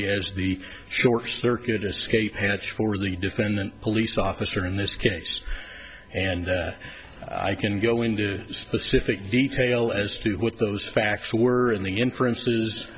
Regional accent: Glendale, Arizona, United States; May it please the court … from Glendale, Arizona.

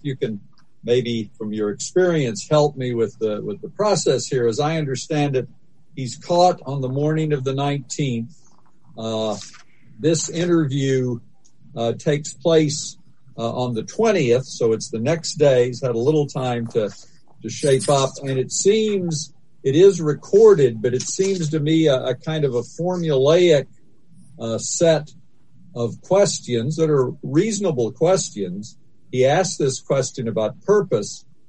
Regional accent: Kentucky, United States; I'm from Kentucky.

